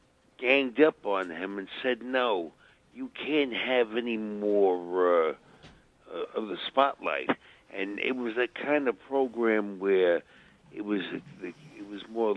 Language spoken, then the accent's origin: English; Bronx, New York, United States; from the Bronx here.